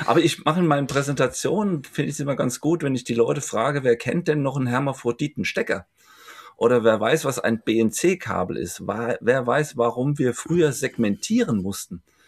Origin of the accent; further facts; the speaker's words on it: Hesse, Germany; wie man bei uns in Hessen sagt, Gude.